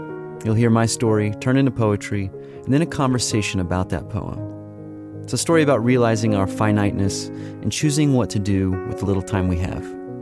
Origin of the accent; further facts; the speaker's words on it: Missouri, United States; and I'm from Missouri.